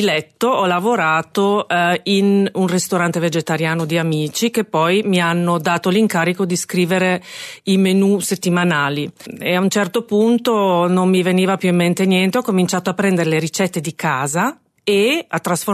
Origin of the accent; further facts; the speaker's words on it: Carpi, Emilia-Romagna, Italy; also born or lived in Bolzano / Rome; Io sono un misto, mia mamma è veneta, di Conegliano, mio padre è nato a Carpi, però io sono nata a Bolzano, poi abbiamo vissuto a Roma e poi siamo tornati a Carpi.